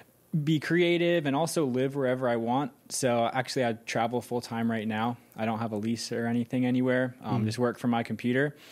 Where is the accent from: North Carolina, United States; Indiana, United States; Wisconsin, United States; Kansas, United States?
North Carolina, United States; so I'm from North Carolina